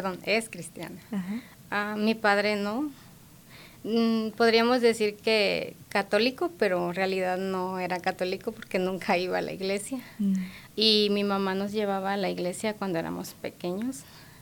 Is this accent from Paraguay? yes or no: no; Tabasco, Mexico; now in Colorado, United States; Soy de un pueblo muy pequeño de Tabasco, México. Ajá. Totalmente al